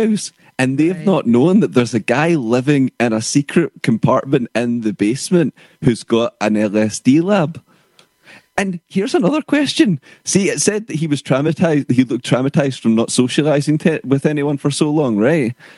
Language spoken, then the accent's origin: English; Scotland, United Kingdom; I suppose being Scottish, we should mention like Trainspotting